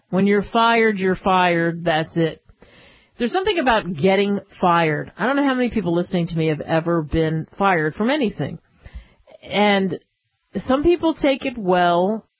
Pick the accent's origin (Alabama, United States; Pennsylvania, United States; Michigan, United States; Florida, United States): Pennsylvania, United States; Philadelphia; Yeah, so I'm from Philly, so that's what they play in Philly, dice.